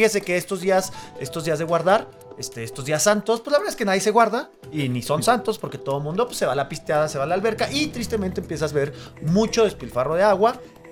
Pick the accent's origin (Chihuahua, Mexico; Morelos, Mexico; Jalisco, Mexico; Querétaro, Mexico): Chihuahua, Mexico; para nosotros es fácil porque somos de Chihuahua